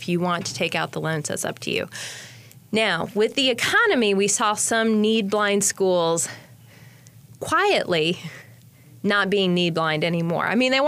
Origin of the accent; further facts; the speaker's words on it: Chicago, Illinois, United States; now in Chapel Hill, United States; So I came to the community in 82. It was right after the Tar Heels had won the NCAA tournament, and I came from Chicago and didn't know what that was.